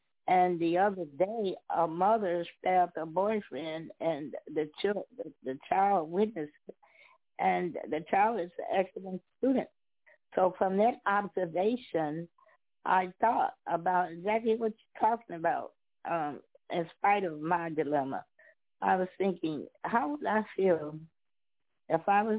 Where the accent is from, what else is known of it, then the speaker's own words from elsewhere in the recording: Chicago, Illinois, United States; I'm from Chicago.